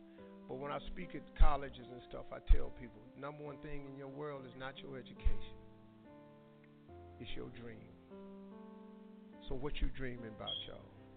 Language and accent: English; Cleveland, Ohio, United States; I'm from Cleveland. I do things.